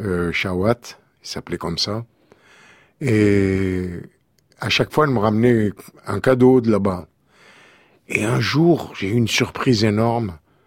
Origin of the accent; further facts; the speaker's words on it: Constantine, Constantine Province, Algeria; now in France; peut-être que je retournerai un jour chez moi à Constantine.